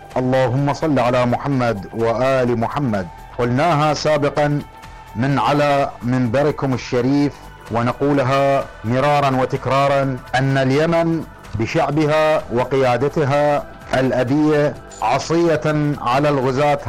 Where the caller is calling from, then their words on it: Basra, Basra Governorate, Iraq; نفتخر اليوم كعراقيين وكجميع الدول العربية